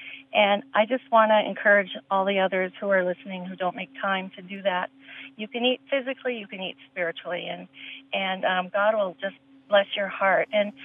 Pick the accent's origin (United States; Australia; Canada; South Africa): Canada; I think I'm just going to say … from Canada from now on.